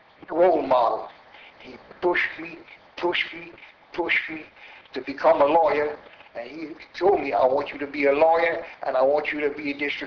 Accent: Ville Platte, Louisiana, United States; born there; I was born here in Ville Platte.

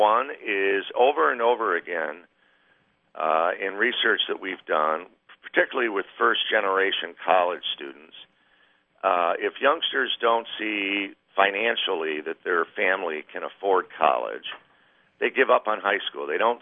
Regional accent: Detroit, Michigan, United States; I grew up in Detroit. I went to Central Michigan, so I'm very familiar with the area

